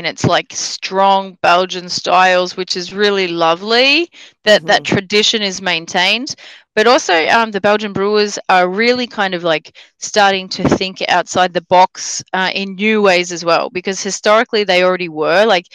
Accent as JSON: {"language": "English", "country": "Australia", "accent": "Australian", "said": "Australia."}